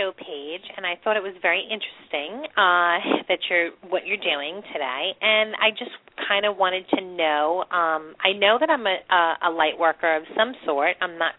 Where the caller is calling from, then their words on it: New York, United States; I am calling from New York.